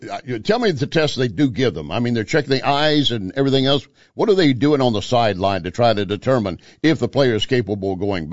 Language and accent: English; Texas, United States; And I grew up in Texas, and that is a sport.